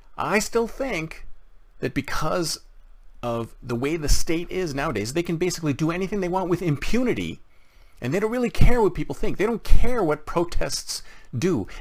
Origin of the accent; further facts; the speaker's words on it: Canada; I mean, I grew up in Canada.